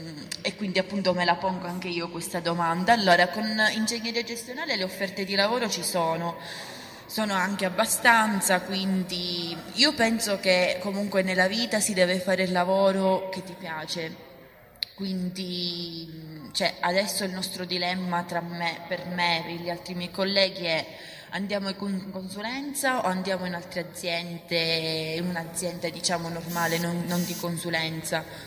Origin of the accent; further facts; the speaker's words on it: Sicily, Italy; now in Rome, Italy; io non sono di Roma, sono siciliana